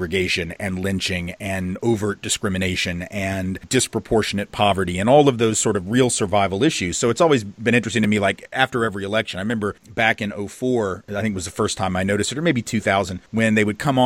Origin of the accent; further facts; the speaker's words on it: Nashville, Tennessee, United States; ever since I was a kid growing up in Nashville. And I've always lived in the South.